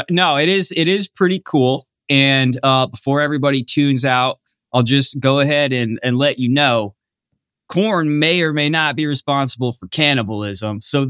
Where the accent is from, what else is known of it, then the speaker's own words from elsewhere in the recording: Wisconsin, United States; And I'm from Wisconsin, so I have a lot of corn knowledge.